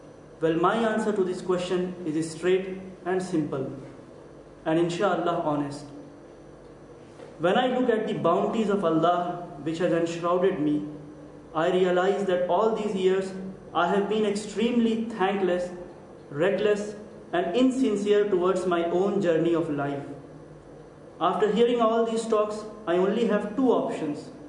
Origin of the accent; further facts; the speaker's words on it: India; I am from India.